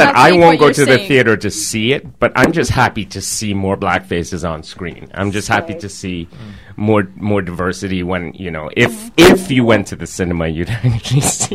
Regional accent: Antigua & Barbuda; also born or lived in Trinidad and Tobago / Canada; I'm from the Caribbean, born in Trinidad, grew up in Antigua, and then Canada, went to school in Canada. My father's from India.

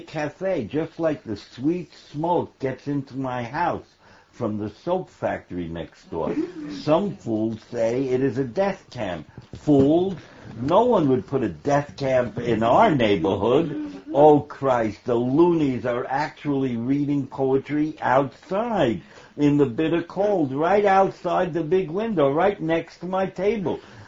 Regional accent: New York City, New York, United States; I was born and raised in New York, so I had New York inside me all my life.

